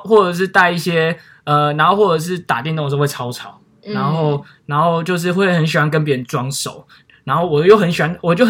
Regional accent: Taiwan; 然后我是在台湾土生土长，接受过9年的义务教育，然后加大学

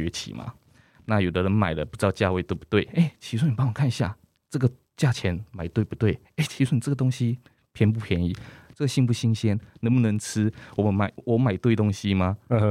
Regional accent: Keelung, Taiwan; 选择基隆其实也是在基隆长大

